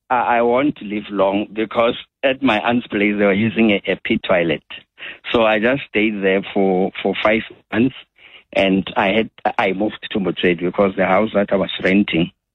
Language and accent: English; Soweto, Gauteng, South Africa; born there; also born or lived in Zululand; I was born in Mapetla Extension in Soweto.